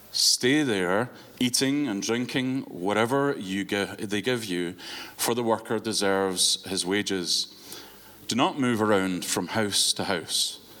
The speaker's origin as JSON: {"language": "English", "region": "Scotland", "country": "United Kingdom", "said": "I come from Scotland, and I think that Scotland will be very similar in many ways to the situation in Sweden."}